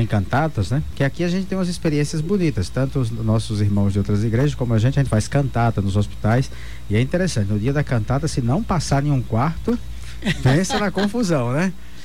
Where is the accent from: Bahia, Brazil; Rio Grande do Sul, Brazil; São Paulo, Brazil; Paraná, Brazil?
Bahia, Brazil; eu sou do interior da Bahia, né? E morava na roça